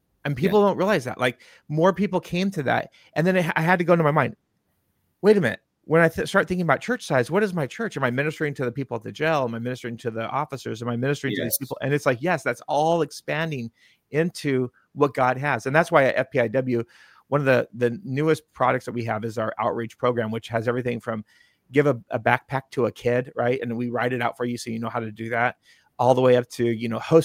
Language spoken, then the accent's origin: English; Washington, United States; which then when I went to back to Washington State, my home state